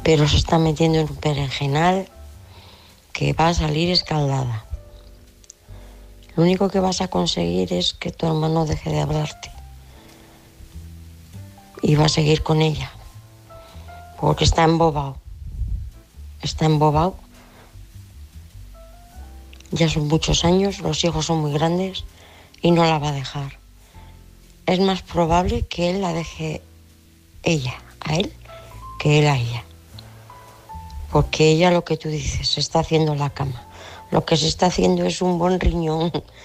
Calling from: Cantabria, Spain; de Cantabria.

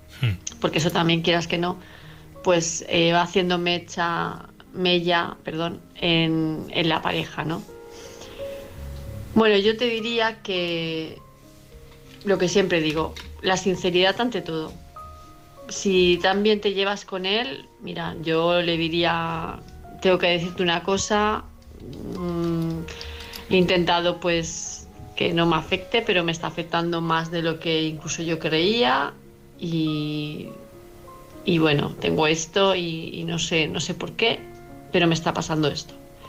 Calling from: Palma, Balearic Islands, Spain; de Palma de Mallorca.

